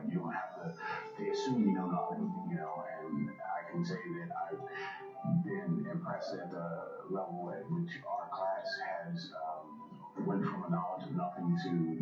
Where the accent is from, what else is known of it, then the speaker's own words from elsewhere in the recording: Maryland, United States; I'm from Maryland.